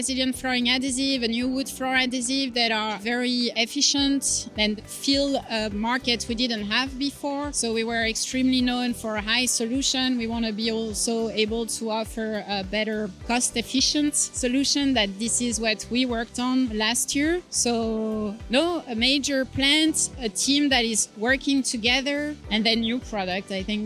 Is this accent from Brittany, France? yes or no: no; Paris, Île-de-France, France; now in New Jersey, United States; I'm from France originally, born and raised in Paris.